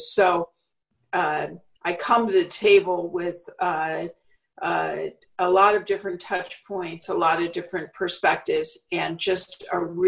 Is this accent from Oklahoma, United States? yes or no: no; California, United States; moved away as an adult; now in Chicago, United States; I was born in Chicago, but at 6 months old, my parents moved to California. So I grew up in the Bay Area. Until I went to college back on the East Coast.